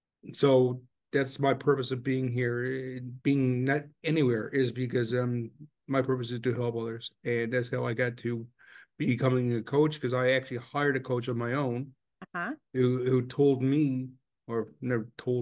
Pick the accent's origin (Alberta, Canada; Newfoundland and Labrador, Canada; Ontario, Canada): Newfoundland and Labrador, Canada; from Newfoundland, Canada.